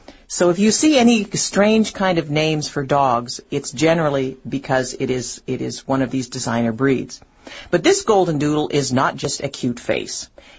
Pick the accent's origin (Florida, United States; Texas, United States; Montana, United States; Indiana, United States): Montana, United States; I'm here visiting from Montana again